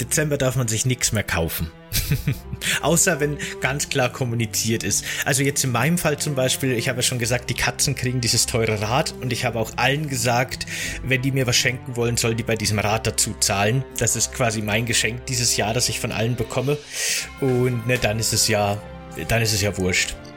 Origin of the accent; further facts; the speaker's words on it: Bavaria, Germany; in Bayern, wo ich aufgewachsen bin